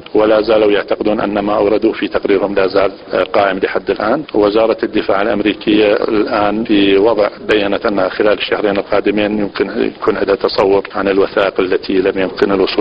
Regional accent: Iraq; كوننا عراقيين

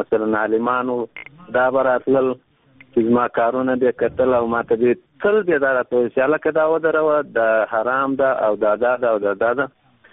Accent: Afghanistan; زه یو افغان یم

